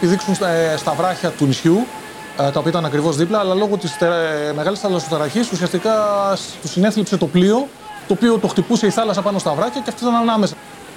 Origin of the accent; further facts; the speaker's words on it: Athens, Attica, Greece; born there; Γεννήθηκα στην Αθήνα το 1964.